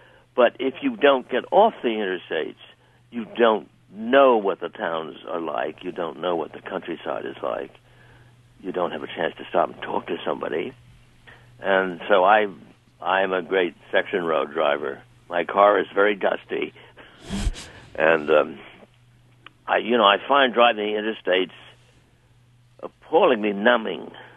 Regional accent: New York, United States; also born or lived in Vermont, United States; growing up in New York and Vermont, where essentially there was no horizon, and the sun would go down in the afternoon at 4 o'clock behind the hills, and in New York behind the buildings

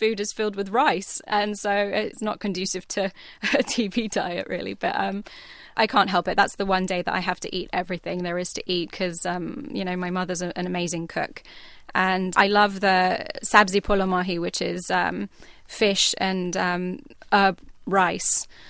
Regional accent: London, United Kingdom; moved away as an adult; now in United States; I grew up in London until I moved to the States. So I had 19 years in London of celebrating Nowruz.

